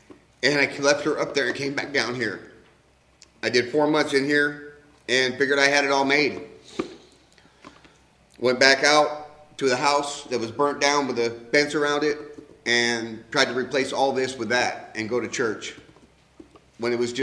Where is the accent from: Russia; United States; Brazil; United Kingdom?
United Kingdom; England; born there; I was born in England with my mom, my dad, and my brother.